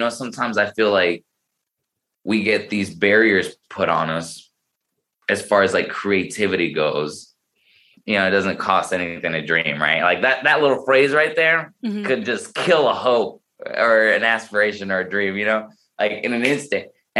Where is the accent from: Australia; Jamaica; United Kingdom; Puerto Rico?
Puerto Rico; I grew up in Puerto Rico. It wasn't the worst neighborhood, but it also wasn't like the best neighborhood.